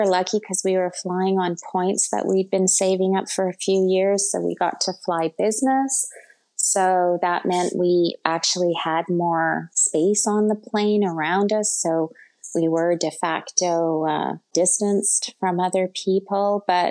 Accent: Canada; I always found that arriving in Europe was pretty easy as a Canadian.

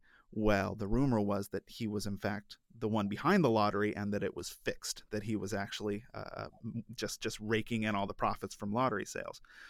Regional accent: Colorado, United States; I grew up in Colorado. That's really where the core of all this is. These were the two newspapers that I saw coming out of Denver to my home, 80 miles away on the eastern plains of Colorado.

